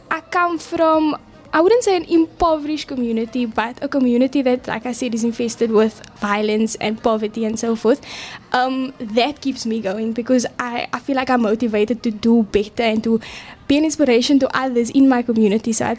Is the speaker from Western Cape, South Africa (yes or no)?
yes; Manenberg, Western Cape, South Africa; I'm 17 years old. I'm originally from Manenberg. I currently live there.